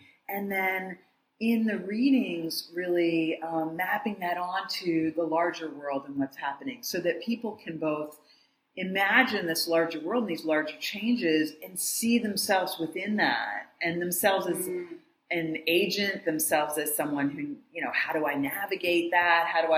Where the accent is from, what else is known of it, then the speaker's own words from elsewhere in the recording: New Jersey, United States; I'm from New Jersey originally.